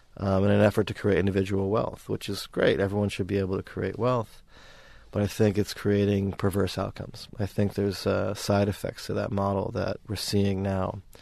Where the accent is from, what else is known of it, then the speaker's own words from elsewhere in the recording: New York, United States; also born or lived in Seattle; now in Sydney, Australia; Like, I'm from New York. I was in Seattle for 6 years. I feel really good being in Sydney right now